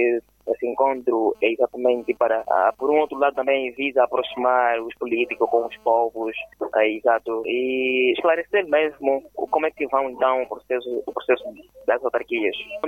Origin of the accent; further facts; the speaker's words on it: Angola; todos nós somos angolanos